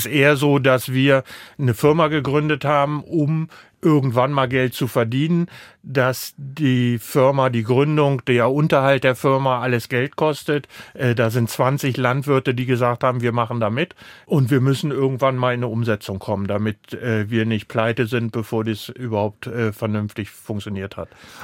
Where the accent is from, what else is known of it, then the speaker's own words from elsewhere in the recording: Germany; born there; ich komme gebürtig aus dem Harzvorland.